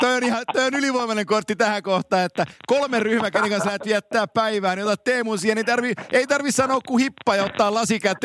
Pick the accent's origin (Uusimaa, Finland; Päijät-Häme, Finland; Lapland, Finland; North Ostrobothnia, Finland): North Ostrobothnia, Finland; Oulu; born there; Mä oon syntynyt siellä Oulussa, kun isäni meni Tapparasta pelaan Oulun Kärppiin.